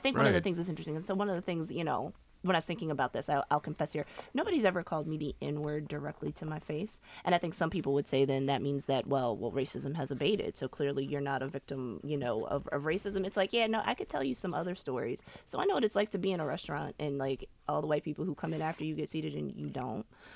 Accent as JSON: {"language": "English", "region": "Virginia", "country": "United States", "said": "I'm from Virginia. I can speak English, right?"}